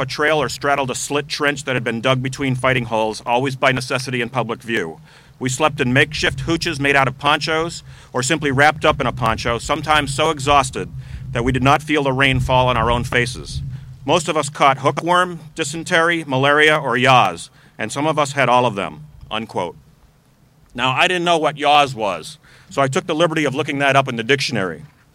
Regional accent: New Hampshire, United States; also born or lived in Schenectady; I grew up in New Hampshire, even though I was born in Schenectady.

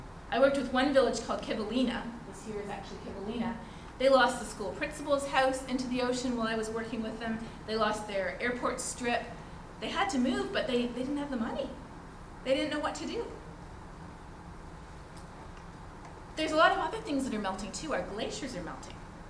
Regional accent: Toronto, Ontario, Canada; I'm from Toronto myself.

